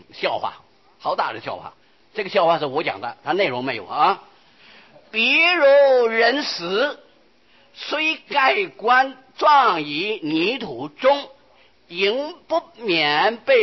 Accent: Taiwan; 老实说，40年前我们台湾人一般呢，有好多死掉的猪还是照吃不误的。我在6、7岁的时候，我还是亲身经验的啊

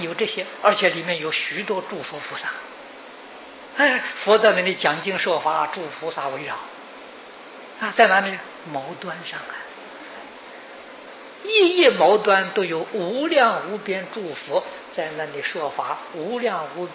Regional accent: China; 我们现在都讲精神啊，我们中国人讲灵魂啊

